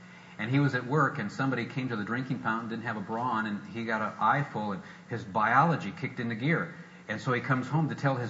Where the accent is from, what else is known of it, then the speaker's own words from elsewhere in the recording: Peoria, Illinois, United States; I remember growing up in Peoria and riding my bike up and down as a blue-collar city